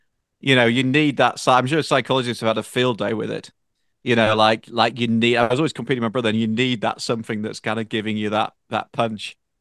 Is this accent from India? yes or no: no; England, United Kingdom; where I grew up in Northern England in particular, people didn't like you to succeed